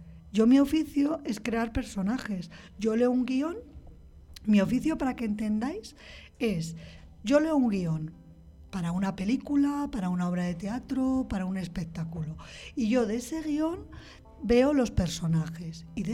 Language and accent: Spanish; Castile and León, Spain; yo vengo de una provincia que se llama Burgos